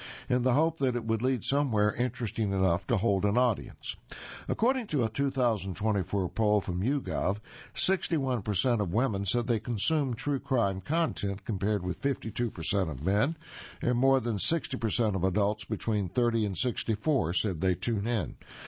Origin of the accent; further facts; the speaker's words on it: the Ozarks, United States; I'm the writer and host of a popular true crime podcast about my hometown in the Ozarks